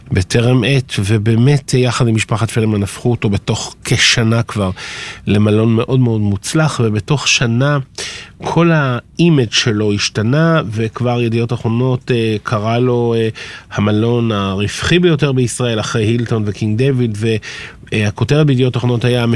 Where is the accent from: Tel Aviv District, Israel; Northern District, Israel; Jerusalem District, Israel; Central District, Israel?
Tel Aviv District, Israel; Ramat Gan; אני בן 53, אני יליד רמת גן, בית ספר פרדס, היום זה נקרא בית ספר לוחמי הגטאות.